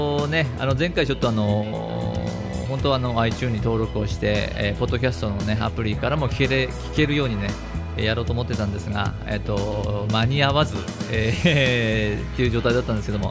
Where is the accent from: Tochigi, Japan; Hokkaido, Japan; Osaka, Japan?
Hokkaido, Japan; Sapporo; 札幌ね、まあ、これ僕の、北海道、出身地でもありますから